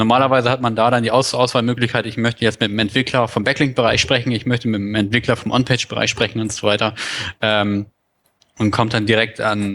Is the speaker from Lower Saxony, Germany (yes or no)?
yes; Lower Saxony, Germany; Ja, ich komme ja auch aus der Ecke, deswegen weiß ich das.